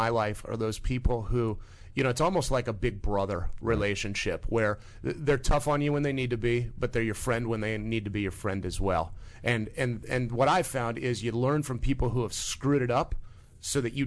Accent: Midwest, United States; Growing up in the Midwest, my parents never really spent a lot of money on much. You know, very middle class upbringing.

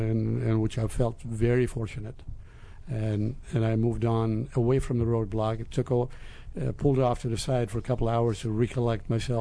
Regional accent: Lebanon; now in United States; I'm originally from Lebanon. I was born right outside of East Beirut.

